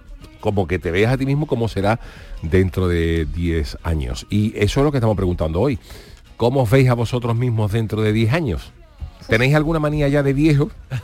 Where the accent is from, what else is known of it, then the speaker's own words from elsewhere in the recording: Cádiz, Andalusia, Spain; yo soy gaditano del barrio del Pópulo